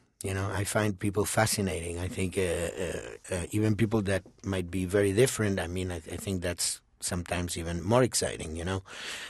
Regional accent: Argentina; English is a second language; He's from Uruguay, I'm from Argentina, and we wanted to make this music

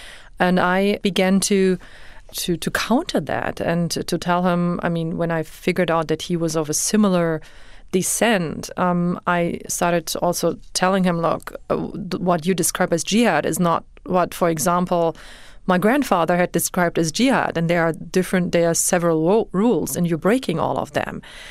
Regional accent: Frankfurt, Hesse, Germany; we lived in a very nice neighborhood in Frankfurt, and we were to a certain we were actually the only family of a Muslim guest workers.

